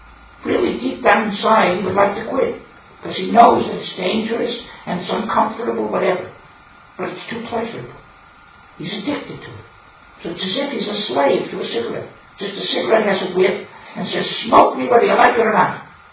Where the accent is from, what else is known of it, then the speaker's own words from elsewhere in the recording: United States; He tells me, "You're Americans, aren't you?" I said, "Yeah." That's our accent, and we're talking English, so you're pretty perceptive.